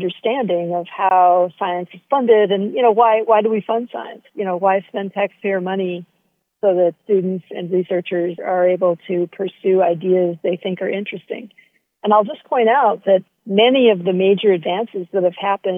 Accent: Hawaii, United States; We came from very different parts of the U.S. She was born and raised in Mississippi. I grew up in Hawaii.

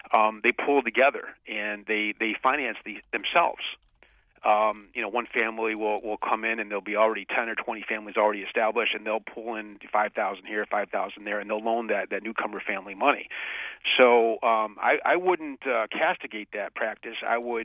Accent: Cleveland, Ohio, United States; In my hometown, Cleveland, which used to be the sixth largest city in America with 1 million people, we're down to now 395,000 people.

